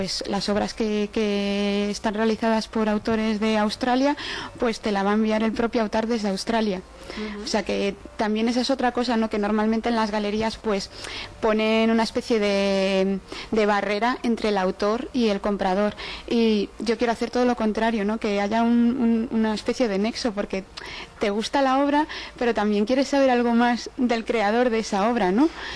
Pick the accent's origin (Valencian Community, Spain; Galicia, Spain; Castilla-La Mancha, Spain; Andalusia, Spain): Galicia, Spain; now in Madrid, Spain; Efectivamente, que soy yo muy gallega. Me vine para aquí, para Madrid, por amor, pero sí, Galicia la llevo ahí dentro.